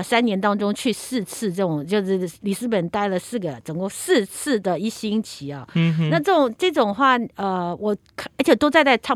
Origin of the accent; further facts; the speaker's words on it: Taiwan; 他们都就好像我们台湾人听到人家讲几句